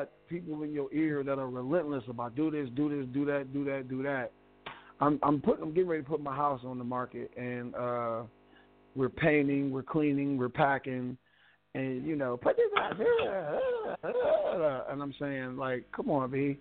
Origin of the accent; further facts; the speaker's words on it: Queensbridge, New York, United States; I'm from Queensbridge, the 41st side of things, son.